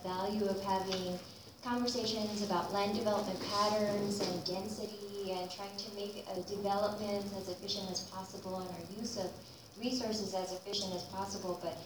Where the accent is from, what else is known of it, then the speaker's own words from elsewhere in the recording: San Antonio, Texas, United States; I got here in 2005. I'm from San Antonio, so.